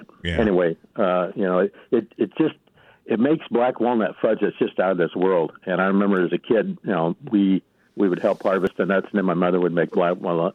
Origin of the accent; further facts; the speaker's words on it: Nebraska, United States; I grew up in Nebraska.